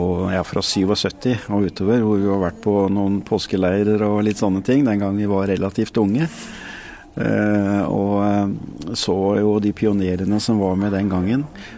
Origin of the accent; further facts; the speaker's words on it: Skien, Telemark, Norway; Selv kommer vi jo fra Skien